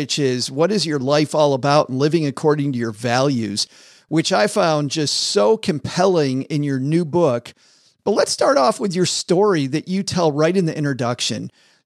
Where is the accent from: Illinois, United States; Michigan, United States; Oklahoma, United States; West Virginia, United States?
Michigan, United States; Detroit; I'm originally from Detroit, and as a Detroit Lions fan